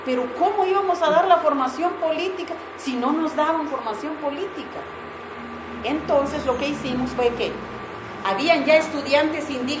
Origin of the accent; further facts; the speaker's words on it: Comalapa, Chimaltenango, Guatemala; en Comalapa, de donde yo soy